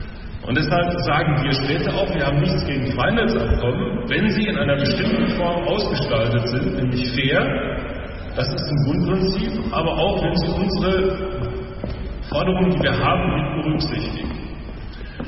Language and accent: German; Dortmund, North Rhine-Westphalia, Germany; Ich komme aus Dortmund, nach 30 Jahren wieder den Erstwohnsitz da und das ist eine alte Hansestadt.